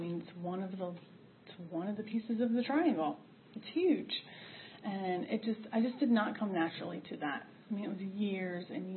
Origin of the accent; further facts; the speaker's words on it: Ashland, United States; I grew up in Ashland, which is where I now live. I live next door to my parents